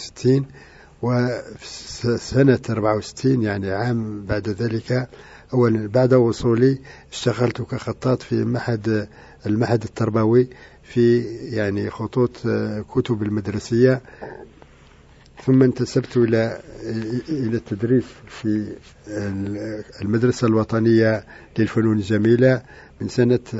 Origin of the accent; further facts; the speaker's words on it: Algeria; يعني العلماء الكبار عندنا في الجزائر